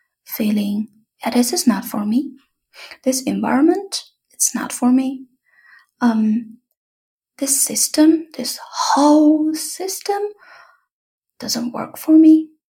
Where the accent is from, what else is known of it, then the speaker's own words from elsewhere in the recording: China; I grew up in China as a non-Han person, so from a ethnic group that is not the mainstream